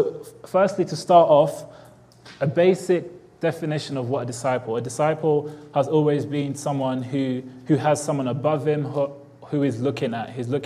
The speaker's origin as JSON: {"language": "English", "region": "England", "country": "United Kingdom", "said": "So my accent might be a little bit extra strong today, but I'll try to kind of numb it down for you guys to understand me. I'm from England."}